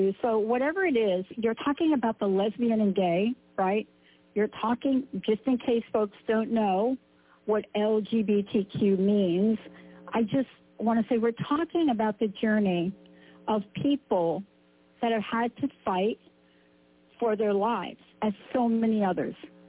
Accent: New York, United States; I'm a kid from New York, so I understand where the battle took place

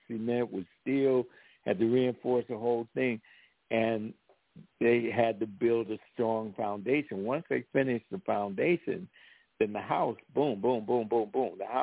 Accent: Ohio, United States; I'm from Ohio, born and raised in Ohio.

